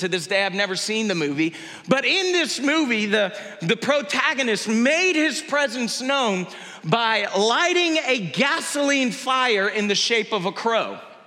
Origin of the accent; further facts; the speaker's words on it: Georgia, United States; I can remember being a 13-year-old boy growing up in Georgia